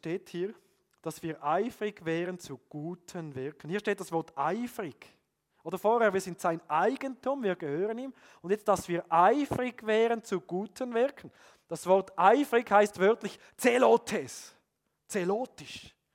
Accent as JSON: {"language": "German", "country": "Switzerland", "said": "Ich glaube, wir haben als Schweizer eine ganz besondere Versuchung."}